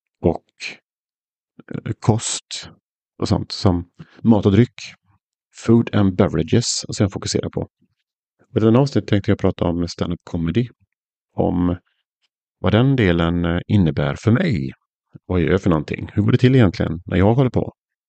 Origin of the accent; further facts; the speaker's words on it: Sweden; jag kommer från Sverige och ni kanske inte visste det här